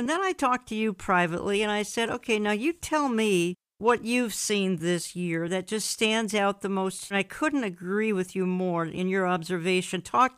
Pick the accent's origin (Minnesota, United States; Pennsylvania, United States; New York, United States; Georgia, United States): Minnesota, United States; Minneapolis; I saw the spark begin here in my hometown, Minneapolis.